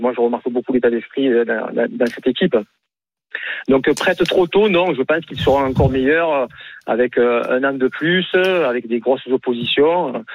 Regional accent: Marseille, Provence-Alpes-Côte d'Azur, France; Je suis de Marseille.

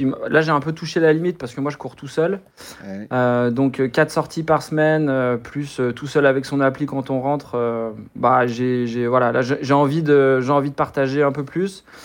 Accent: Lyon, Auvergne-Rhône-Alpes, France; Moi, je suis lyonnais, donc.

